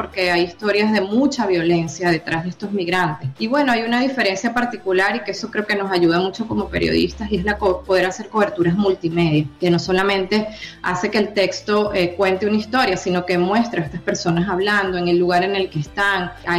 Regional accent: Venezuela; moved away; cuando yo me vine de mi país, de Venezuela

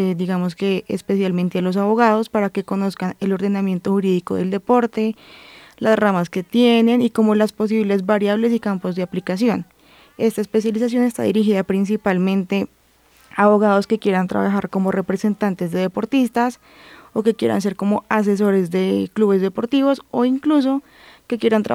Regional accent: Neiva, Huila, Colombia; Pues la verdad, soy de Neiva, del Huila

